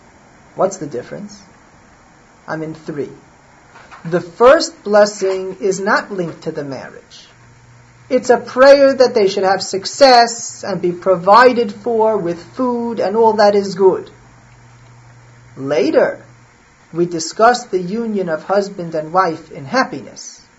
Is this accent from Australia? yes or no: no; Muncie, Indiana, United States; When I was growing up in Muncie, I knew of a family.